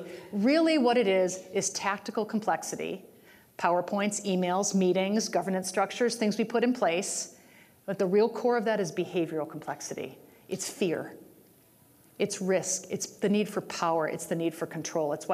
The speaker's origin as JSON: {"language": "English", "region": "Michigan", "country": "United States", "said": "and this is the Midwesterner in me, I'm from Michigan. Yay, Midwest"}